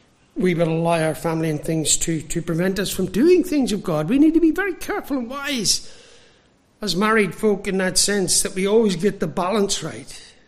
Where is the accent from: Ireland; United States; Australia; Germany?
Ireland; I'm Irish. I'm allowed to make statements like that.